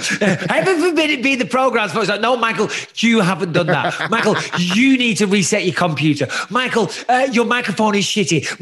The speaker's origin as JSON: {"language": "English", "region": "England", "country": "United Kingdom", "said": "I'm English."}